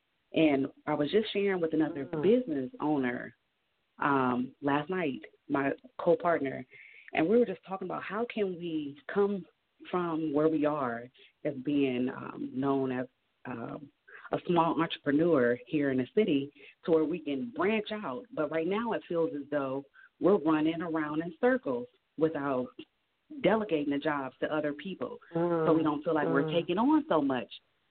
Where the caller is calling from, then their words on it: Columbus, Ohio, United States; I'm calling from Columbus, Ohio.